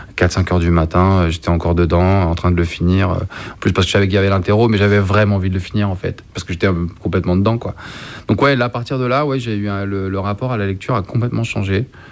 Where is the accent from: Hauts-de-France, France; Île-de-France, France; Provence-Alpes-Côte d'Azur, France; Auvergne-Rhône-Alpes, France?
Île-de-France, France; Courbevoie; Moi, j'étais à l'époque, j'étais de Courbevoie